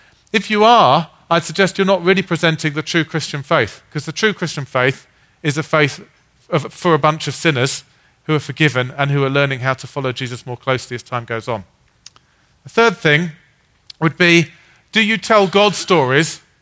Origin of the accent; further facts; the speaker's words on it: United Kingdom; now in United States; This is something I've noticed as a Brit coming to America.